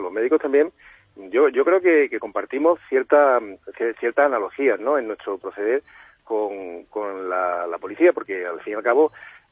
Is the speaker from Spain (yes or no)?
yes; Málaga, Andalusia, Spain; yo soy malagueño de nacimiento y ahí pasé mi juventud